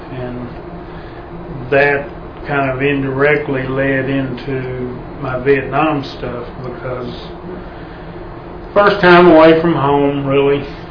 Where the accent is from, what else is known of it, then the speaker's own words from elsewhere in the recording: Texas, United States; also born or lived in Saltillo, Texas; Well, I grew up in East Texas. I was born in 46, September 24th of 46. Actually, it says on my birth certificate, Saltillo, Texas